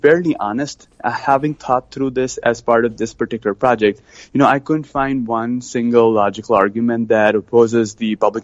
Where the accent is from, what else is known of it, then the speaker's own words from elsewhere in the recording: India; I grew up in India and I did my medical school in India.